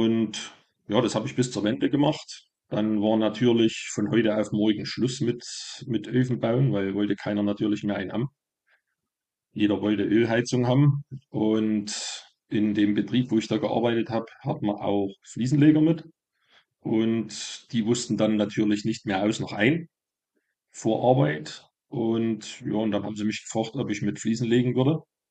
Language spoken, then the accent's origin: German; Oelsnitz, Saxony, Germany; Ich bin in Ölsnis geboren und ja, lebe mein ganzes Leben schon hier. Einmal haben wir ein paar Jahre dann mit meiner Frau die erste Wohnung hatten wir in Weischlitz, sie ist 10 Kilometer weiter von hier.